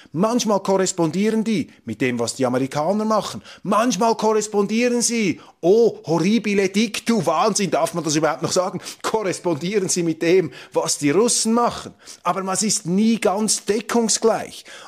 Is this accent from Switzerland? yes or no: yes; Switzerland; als Schweizer ist mir diese Grossmachtpolitik unheimlich